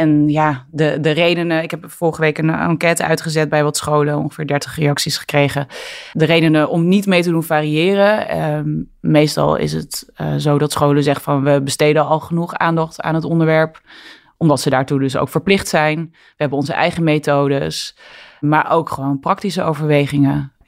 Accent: Zeeland, Netherlands; Toen ben ik opgegroeid in Zeeland.

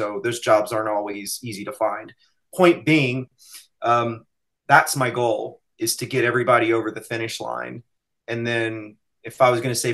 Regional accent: the South, United States; I grew up in the South anyway, and it's manners and politeness always.

